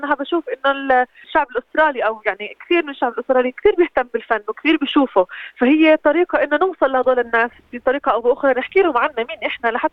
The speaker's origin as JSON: {"language": "Arabic", "country": "Palestine", "said": "هاي شيء فخر لي كفلسطيني إن أحكي عنه"}